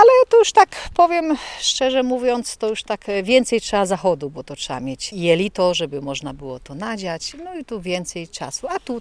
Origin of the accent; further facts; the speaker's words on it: Nowogród, Podlaskie Voivodeship, Poland; Ja z Nowogrodu akurat.